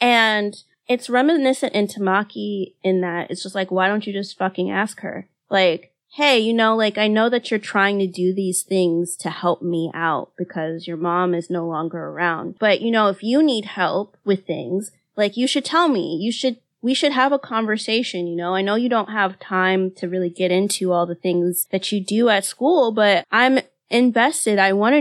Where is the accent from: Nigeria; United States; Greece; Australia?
Nigeria; just because I'm Nigerian, Africa is not a monolith.